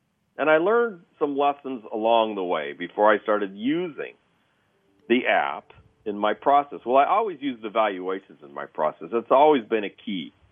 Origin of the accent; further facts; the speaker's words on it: California, United States; he asked where we were from, and we said, we're from California.